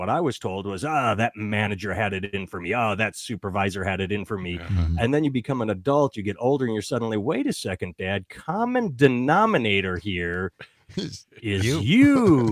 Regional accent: Madison, Wisconsin, United States; born there; now in Iowa City, United States; I was born in Madison. I now live in Iowa City. It's like a mini Madison, same sort of college vibe, but smaller.

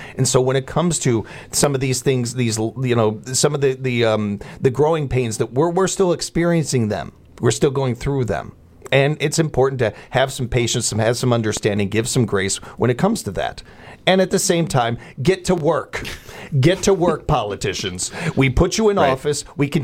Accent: Chicago, Illinois, United States; growing up in Chicago, we used to get teased all the time that we had a chip on our shoulder

